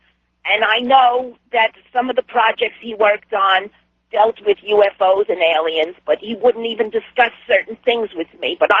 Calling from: New Jersey, United States; I'm calling from New Jersey. … I will not tell you anything more specific

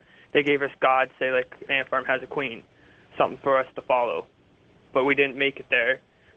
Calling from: Ontario, Canada

